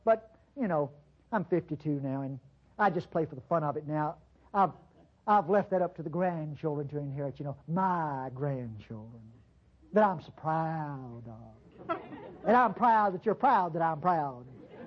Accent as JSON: {"language": "English", "town": "Clinton", "region": "Mississippi", "country": "United States", "tie": "born or raised there", "said": "I grew up in Clinton, Mississippi. That's a little town, about 5,000, that's about 10 miles west of Jackson, Mississippi, which is the capital state."}